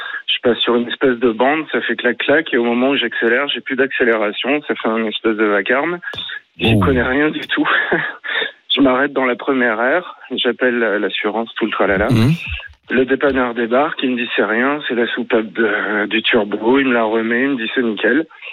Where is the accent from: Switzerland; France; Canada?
France; Auvergne-Rhône-Alpes; Bah, je lui dis, je suis du Puy de Dôme.